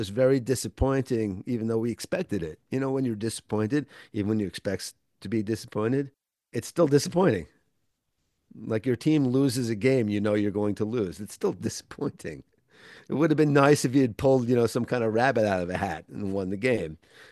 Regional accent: New Jersey, United States; There were no record stores where I grew up in New Jersey in the late 60s.

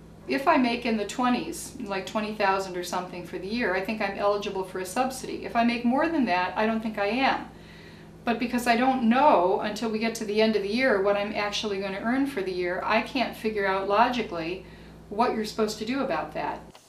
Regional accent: Rochester, New York, United States; I'm from Rochester originally. I was born here at Highland Hospital.

